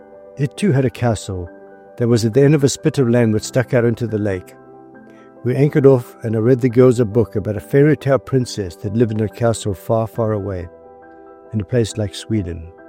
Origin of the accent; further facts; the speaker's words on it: South Africa; Well, that's growing up in South Africa for you.